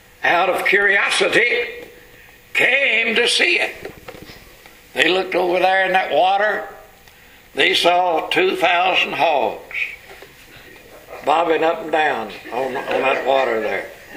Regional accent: Texas, United States; Where I grew up down in Texas, they called them hogs or pigs.

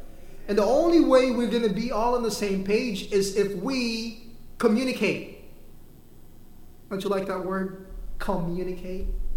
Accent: Philippines; And it's harder for me as a Filipino.

